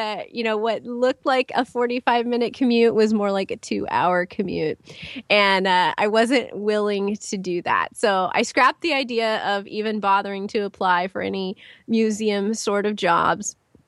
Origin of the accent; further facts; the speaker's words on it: California, United States; moved away as an adult; now in Northern Virginia, United States; When I finished my master's degree was when I moved from California, where I was born and raised and went to college, to Northern Virginia.